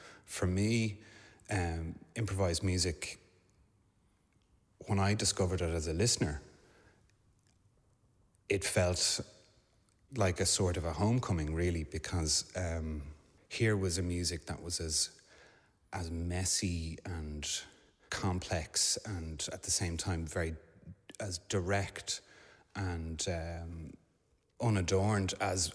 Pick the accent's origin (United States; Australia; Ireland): Ireland; growing up as an Irish Catholic, you know, with a faith that spends a lot of its time regretting the past